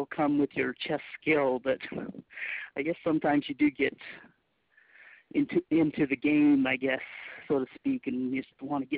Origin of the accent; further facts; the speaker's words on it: Utah, United States; Well, I grew up in Utah, and I started chess there around age 8.